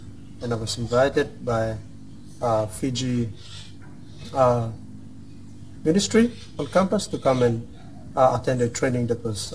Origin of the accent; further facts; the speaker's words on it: Solomon Islands; I'm from the Solomon Islands, and I've been in a family who's a Christian family, and it's 4 of us